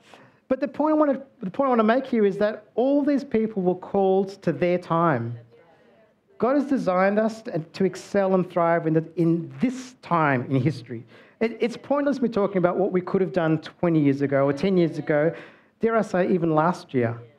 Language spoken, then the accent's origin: English; Australia; also born or lived in South Africa; I wasn't born in Australia. I was born in South Africa. Came here when I was young. But my parents brought me here. And the rest of my life's unraveled here.